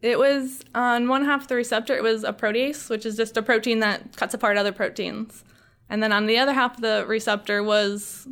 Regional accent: Waterloo, Iowa, United States; I grew up in a very rural area in Iowa, surrounded by cornfields, near Waterloo, Iowa.

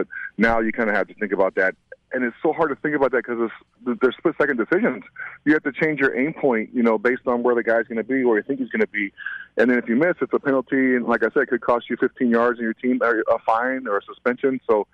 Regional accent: New Mexico, United States; You know, when you get there, I grew up in New Mexico, so I didn't know a lot about the Bears when I got there.

